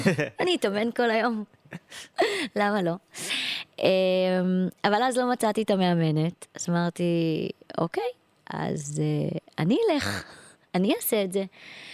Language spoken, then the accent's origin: Hebrew; Tel Aviv, Tel Aviv District, Israel; ואני אומרת שאני מתל אביב